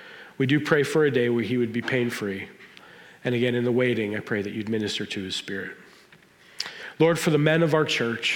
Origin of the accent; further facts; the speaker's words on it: Pittsburgh, Pennsylvania, United States; we're not haters from Pittsburgh.